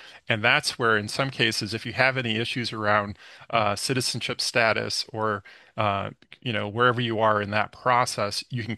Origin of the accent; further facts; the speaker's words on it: St. Louis, Missouri, United States; now in Boston, United States; I'm from St. Louis, and in St. Louis, the question they always ask you is where you went to high school.